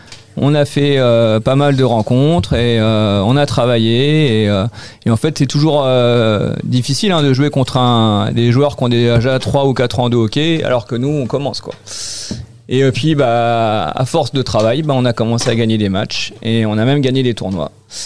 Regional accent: northern France, France; je viens du nord de la France et dans le nord de la France, le hockey c'est assez connu.

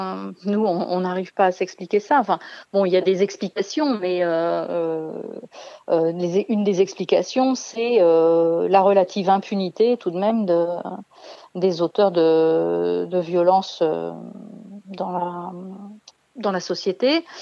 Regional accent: France; trois fois, quatre fois moins presque que chez nous en France

